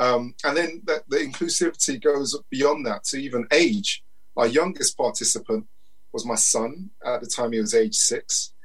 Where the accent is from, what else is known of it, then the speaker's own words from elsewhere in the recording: Leyton, London, United Kingdom; So the context is, I grew up in Leighton.